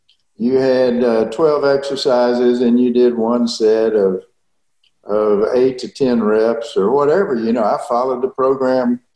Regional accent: Conroe, Texas, United States; Well, I grew up in Conroe, Texas. It was about 40 miles north of Houston.

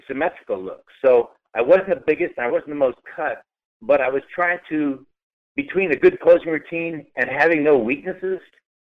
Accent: St. Louis, Missouri, United States; born there; also born or lived in Texas; No, I was born in St. Louis, actually.

